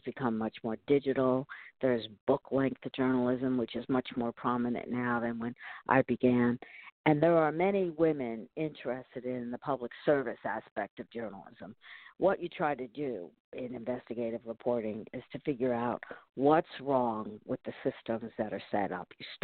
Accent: Albany, New York, United States; Yes, at the University at Albany. That's my hometown. And I was there for almost 10 years.

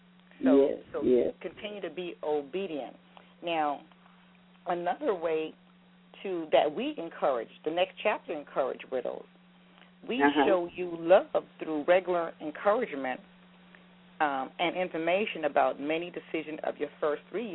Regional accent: South Carolina, United States; Didn't want to leave from my hometown because I missed all the fireworks and so forth. But it was a great time in South Carolina this weekend for the 4th of July weekend.

